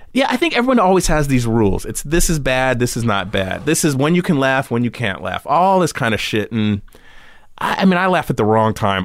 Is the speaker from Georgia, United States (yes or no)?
no; California, United States; it starts from these little stupid things growing up in California, you know, having a lemon tree in the backyard, you know?